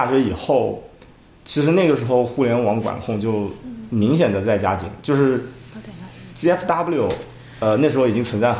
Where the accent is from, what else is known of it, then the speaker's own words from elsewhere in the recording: Shaoxing, Zhejiang, China; 我的初中高中都是在我的老家绍兴念的。